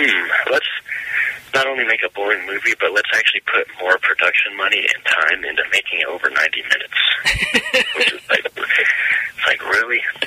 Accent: Washington, United States; I'm from Washington State, and so like there's a lot more stuff about Bigfoot here.

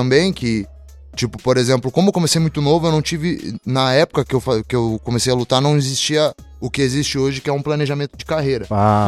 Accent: Curitiba, Paraná, Brazil; Eu sou da região norte de Curitiba e eles também

